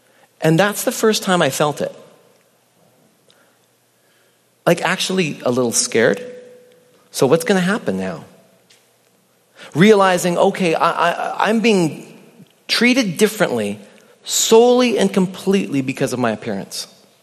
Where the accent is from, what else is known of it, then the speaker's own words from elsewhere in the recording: British Columbia, Canada; also born or lived in Yakima / Chicago; now in United States; I grew up in British Columbia, and then I lived in Yakima, and in, well, some in Chicago, and then here, you know, I'm a 5'10" white American male